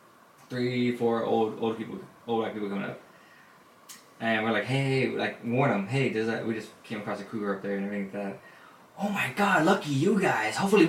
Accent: Borrego Springs, California, United States; We grew up over there in Borrego Springs.

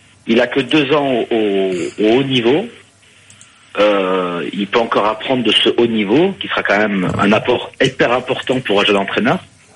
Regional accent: Nice, Provence-Alpes-Côte d'Azur, France; Moi, je suis niçois, et je flippe les gars de voir arriver.

